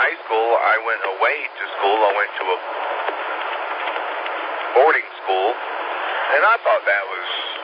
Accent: Hendersonville, North Carolina, United States; I'm from Hendersonville, and I zoomed right past Travers Rest.

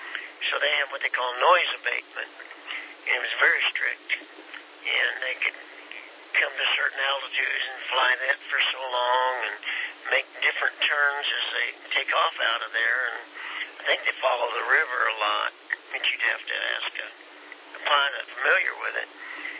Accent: Kansas, United States; I didn't change my watch, Shane, and I was from Kansas. We're a little slow, you know.

